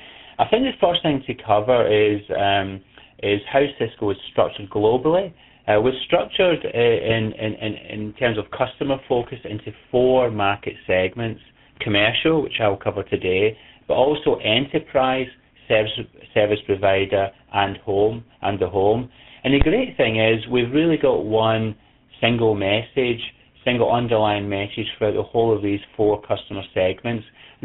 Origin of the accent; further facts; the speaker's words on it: Scotland, United Kingdom; accent: Scottish; The other small point is apologies about my accent. You can hear I'm Scottish.